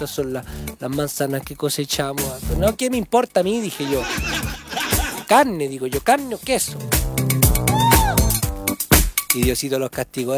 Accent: Chile; Yo soy chileno, a mí me gusta chileno.

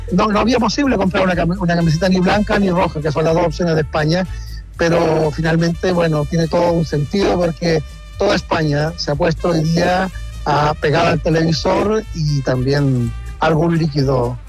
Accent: Concepción, Biobío, Chile; also born or lived in Chillán; now in Spain; De Chillán, de Chillán, oriundo de Concepción, y bueno, siempre muy cercano

